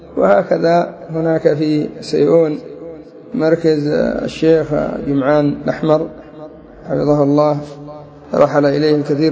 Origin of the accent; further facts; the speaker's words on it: Lahij, Yemen; فهكذا يسر الله عز وجل في مدينتي في بلادي الصبيحة